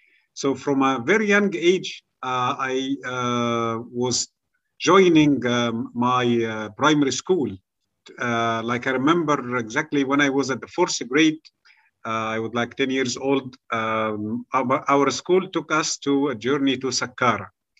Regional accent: Badrashin, Giza Governorate, Egypt; Okay, my hometown is called Badrashin. Badrashin, this is one of the cities of Giza Governorate. It's like a small state in Egypt.

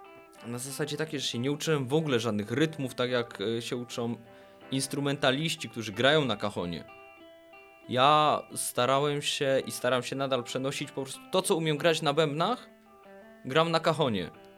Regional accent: Silesian Voivodeship, Poland; metalowe zespoły zostawiłem w moim poprzednim miejscu zamieszkania, bo jestem z Zagłębia, tak, czyli jestem oswojonym Gorolem już teraz

